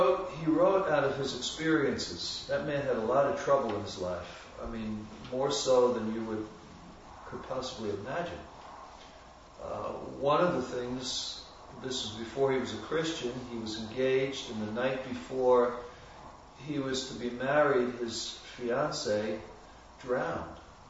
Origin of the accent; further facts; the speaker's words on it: New York, United States; from New York, and if you're ever in New York, come and visit, say hello